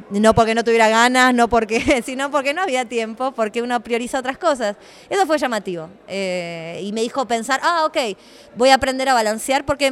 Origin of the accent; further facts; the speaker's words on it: Buenos Aires, Argentina; el barrio Zamoré de Villa Lugano, que es un barrio de monoblocks del sur de la ciudad de Buenos Aires, en el absoluto sur, donde se empieza a romper el mapa de la ciudad. Es donde yo nací, me crié.